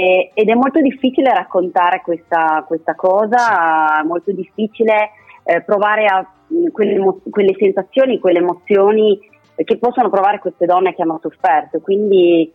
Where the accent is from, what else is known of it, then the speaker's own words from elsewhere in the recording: Cuneo, Piedmont, Italy; io sono del Piemonte, sono a Cuneo